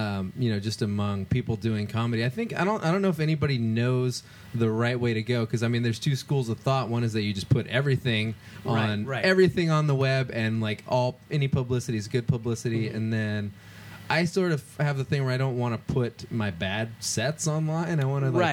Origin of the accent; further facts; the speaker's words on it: California, United States; I grew up in the Central Valley, in Fresno County.